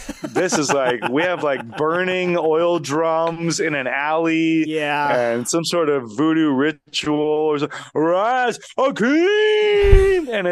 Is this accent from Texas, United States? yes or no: yes; Texas, United States; Well, I'm from Texas.